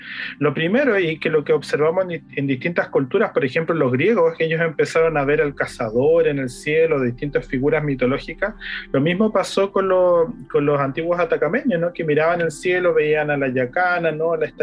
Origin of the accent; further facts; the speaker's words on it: Antofagasta, Chile; born there; Yo, menos mal, como nací en Antofagasta, innatamente sé nadar